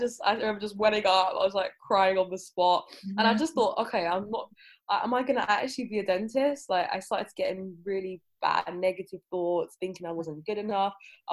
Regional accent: London, United Kingdom; also born or lived in Nigeria; I was born in Nigeria, grew up in Southeast London in a single parent household, didn't really know any dentists.

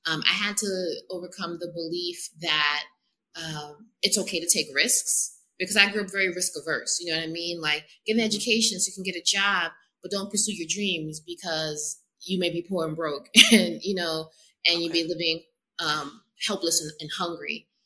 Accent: United States; born there; I was first generation American. I was born in America, and that is a different way of living.

